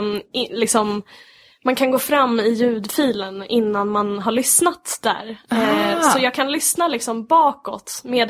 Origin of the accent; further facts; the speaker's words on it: Sollentuna, Stockholm County, Sweden; Jag är uppvuxen i Sollentuna med mina föräldrar och min lilla syster Ulrika.